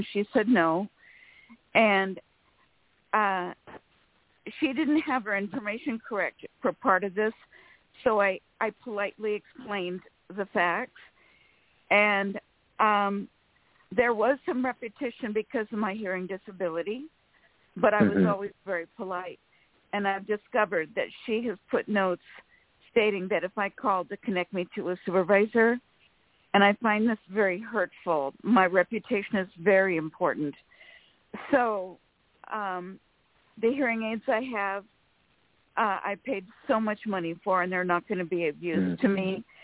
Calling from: California, United States; from California.

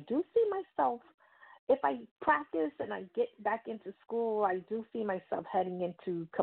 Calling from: New York City, New York, United States; I'm calling from New York City.

